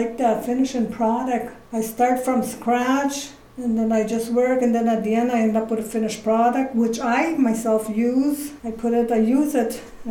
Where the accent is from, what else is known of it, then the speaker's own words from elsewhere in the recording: Kitigan-Zibi, Quebec, Canada; Been born and raised in Kitigan-Zibi. I raised my kids here.